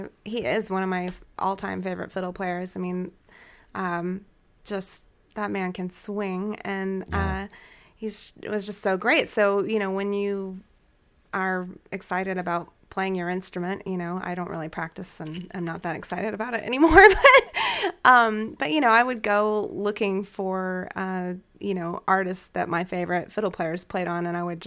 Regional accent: Justin, Texas, United States; also born or lived in Denton; Well, I grew up in Justin, Texas

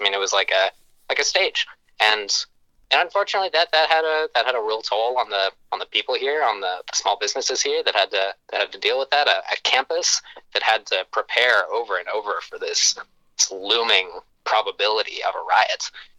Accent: St. Louis, Missouri, United States; So I grew up in St. Louis, Missouri, and there was an incredible piece I read a couple weeks ago.

